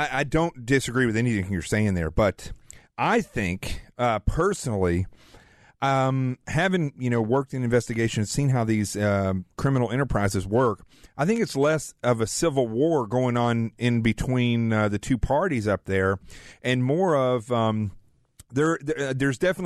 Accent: the South, United States; But I'm from the South. Listen, this is what people need to realize. I'm from the South. We talk a lot, okay?

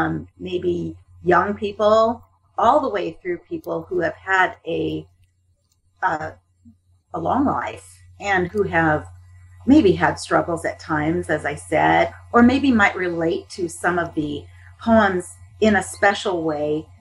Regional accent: California, United States; Well, I think the fact that I'm from California, a native Californian, that I think some of it maybe has crept

